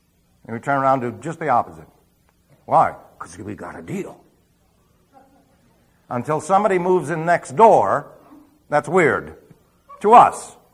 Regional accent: New York City, New York, United States; born there; I was born in New York City, so you know where I originally came from.

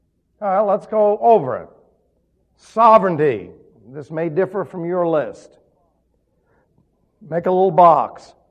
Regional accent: New York, United States; the fact that the lawyer's from New York and I'm from New York and I can understand what he's doing helps you on

